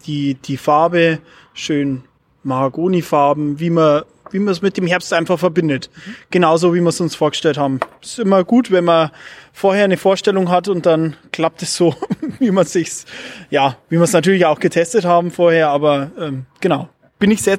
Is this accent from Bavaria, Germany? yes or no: yes; Bavaria, Germany; Ja, ich sag mal, als Bayer sowieso, das mit dem Oktoberfest kriegt man mit.